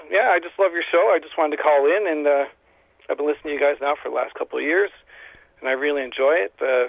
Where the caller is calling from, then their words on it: Happy Valley-Goose Bay, Newfoundland and Labrador, Canada; I'm calling from Happy Valley, Goose Bay, Labrador, Canada.